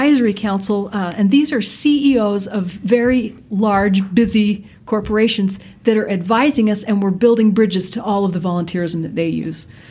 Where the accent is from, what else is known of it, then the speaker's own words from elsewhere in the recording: California, United States; Afghan refugees that are being settled in my hometown of California